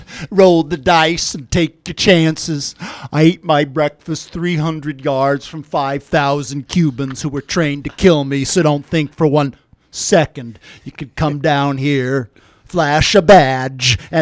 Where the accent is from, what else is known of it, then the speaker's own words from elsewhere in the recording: California, United States; I also was lucky enough that another fellow Marin County fellow, Charles Scott, had been Bonds' roommate at Arizona State.